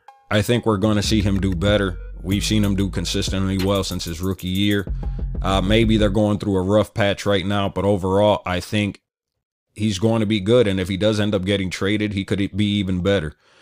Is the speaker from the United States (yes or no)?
yes; New York City, New York, United States; Well, I grew up in New York City, and I hated the Knicks.